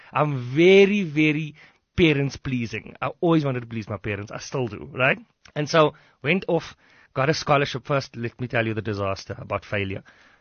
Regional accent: Henke, Eastern Cape, South Africa; I'm from Henke, sorry.

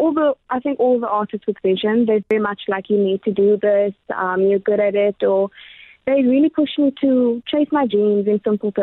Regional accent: Mthatha, Eastern Cape, South Africa; born there; now in Port Elizabeth, South Africa; Yes, so I was born in Mthatha, actually, at St. Mary's Hospital.

